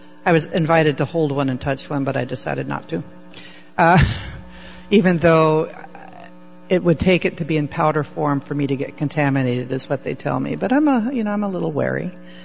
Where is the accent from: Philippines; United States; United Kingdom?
United States; Spokane, Washington; I grew up in Spokane anyway, so I already got my dose, you know, as a downwinder.